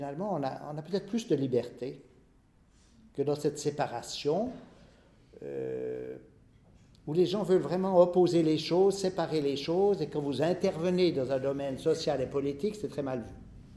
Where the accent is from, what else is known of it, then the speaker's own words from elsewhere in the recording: Switzerland; je n'avais pas le droit, je suis suisse.